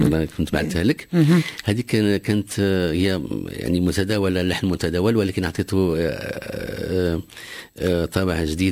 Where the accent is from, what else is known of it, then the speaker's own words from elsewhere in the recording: Morocco; وكنا إحنا من المغرب